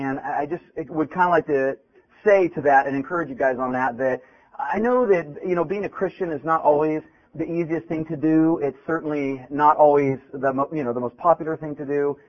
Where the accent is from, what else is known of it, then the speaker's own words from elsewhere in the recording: Grass Valley, California, United States; I'm from Grass Valley, California, which is about an hour out of Sacramento